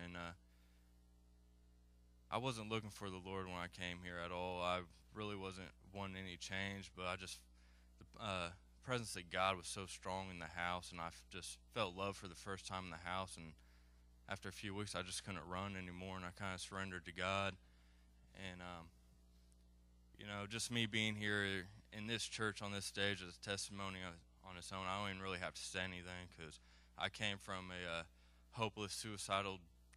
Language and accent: English; Brownsburg, Indiana, United States; I'm from Brownsburg, Indiana.